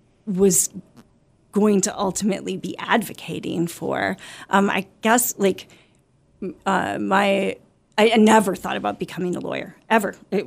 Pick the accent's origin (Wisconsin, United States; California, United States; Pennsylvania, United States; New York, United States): Wisconsin, United States; Milwaukee; moved away; So born in Milwaukee, Wisconsin, and lived in Wisconsin until the mid-90s.